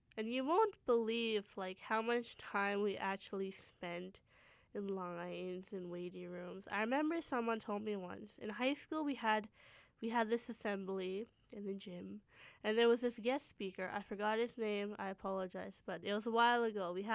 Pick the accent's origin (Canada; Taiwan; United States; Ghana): Canada; Surrey, British Columbia; I'm originally from Surrey, born and raised.